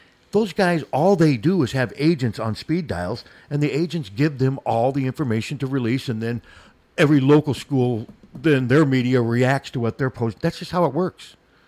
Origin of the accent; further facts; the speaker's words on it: Des Moines, Iowa, United States; I will travel everywhere but Des Moines, my hometown.